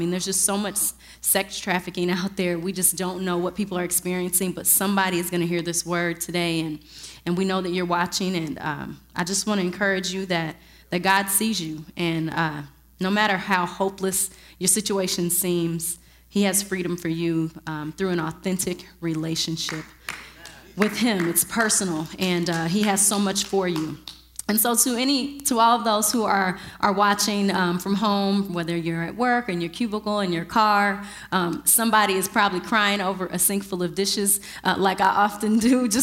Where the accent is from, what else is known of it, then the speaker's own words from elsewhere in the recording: Georgetown, Illinois, United States; I am originally from Georgetown, Illinois, and I really have a huge family.